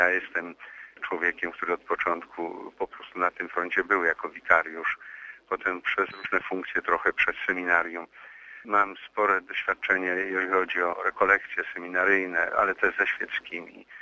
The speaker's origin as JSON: {"language": "Polish", "region": "Lubusz Voivodeship", "country": "Poland", "tie": "born there", "said": "ja się urodziłem na tej ziemi, gdzie jest teraz diecezja zielonogórsko-gorzowska."}